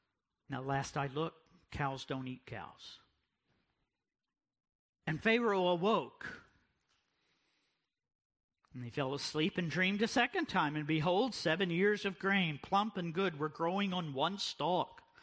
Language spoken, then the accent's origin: English; DR Congo; also born or lived in England; now in United States; I grew up in Africa and the old northern Congo. And we fled from the Congo in the late 60s during the Simba rebellions